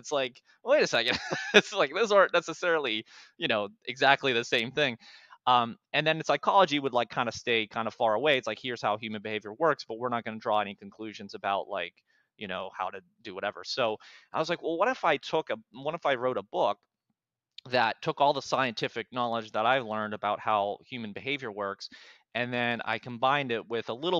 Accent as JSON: {"language": "English", "town": "Pittsburgh", "region": "Pennsylvania", "country": "United States", "said": "I'm from Pittsburgh originally."}